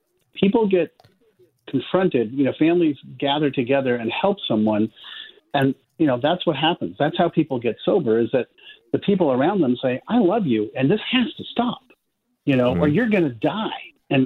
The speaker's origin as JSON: {"language": "English", "town": "Palo Alto", "region": "California", "country": "United States", "tie": "born or raised there", "said": "And I grew up in Palo Alto, California. And, you know, and I had a nice home and a nice family"}